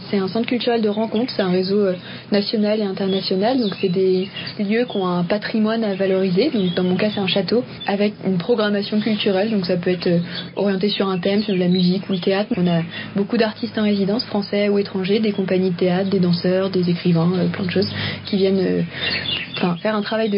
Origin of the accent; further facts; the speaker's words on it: Île-de-France, France; je viens de la région parisienne, j'ai 23 ans et je suis diplômée de lettres